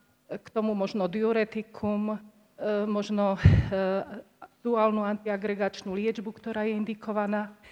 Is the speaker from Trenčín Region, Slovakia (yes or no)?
no; Martin, Žilina Region, Slovakia; Dobrý deň, ja som internista z Martina.